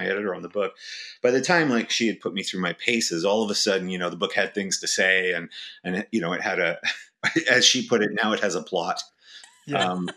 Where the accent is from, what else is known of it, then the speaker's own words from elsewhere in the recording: Vancouver, British Columbia, Canada; I'm from Canada, Vancouver specifically.